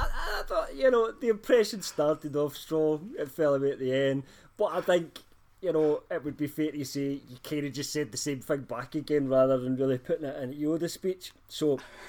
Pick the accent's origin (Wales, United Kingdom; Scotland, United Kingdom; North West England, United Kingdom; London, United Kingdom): Scotland, United Kingdom; I'm Scottish